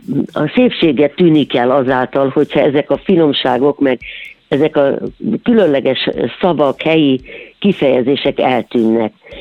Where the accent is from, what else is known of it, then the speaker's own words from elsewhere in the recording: Budapest, Hungary; born there; Én pesti születésű vagyok